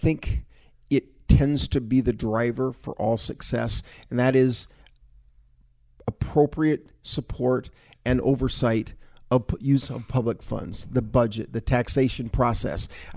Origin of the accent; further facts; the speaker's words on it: Sioux City, Iowa, United States; since our days growing up in Sioux City